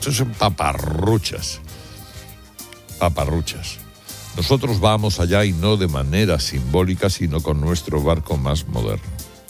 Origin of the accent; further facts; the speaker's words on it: Spain; una cosa somos los españoles, de los que hay de todo tipo